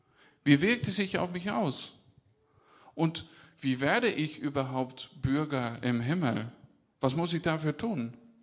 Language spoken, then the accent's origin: German; Netherlands; Meine Heimat ist Holland. Vor dem Fall, dass ihr mir nicht glaubt, habe ich meinen Reisepass mitgebracht. Guck, Koninkrijk der Nederlanden steht drauf.